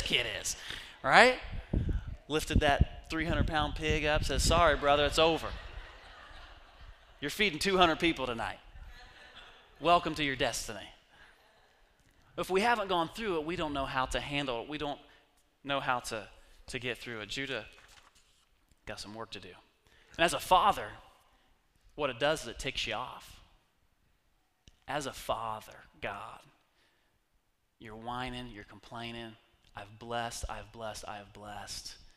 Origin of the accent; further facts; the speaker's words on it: United States; born there; I was born in America. That means you already hit the lottery.